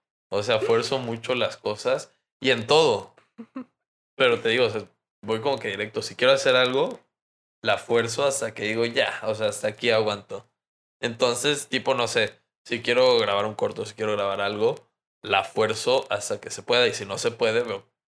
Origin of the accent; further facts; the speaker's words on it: Mexico; porque yo soy barrio mexicano